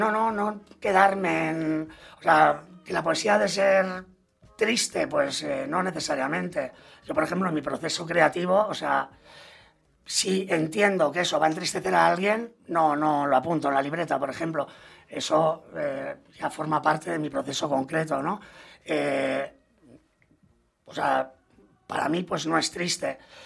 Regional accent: Barcelona, Catalonia, Spain; vengo de un barrio, soy del Raval, de Barcelona

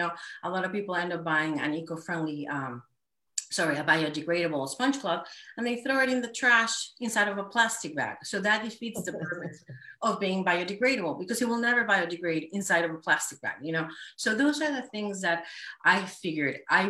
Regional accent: Mexico City, Mexico; now in United States; But originally, I'm from Mexico City. And coming from Mexico City, I realized culturally was very different.

